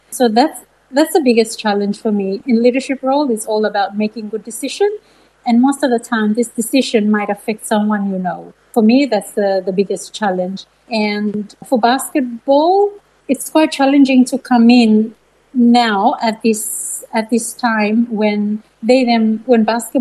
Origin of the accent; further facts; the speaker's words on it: Solomon Islands; Well, sport sort of came as I was a very young child. My mom, she's from Bellona, and Bellona is a Polynesian island here in the Solomon Islands, and they love their sport. And I grew up with the first sport of playing netball